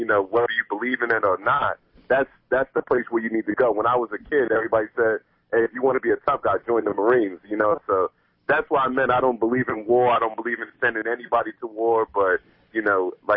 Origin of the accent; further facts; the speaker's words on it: New York, United States; also born or lived in Germany / Washington; So I'm from New York. I used to go back and forth from, you know, Roosevelt, New York, to Germany, then from Brooklyn to Washington, like, you know.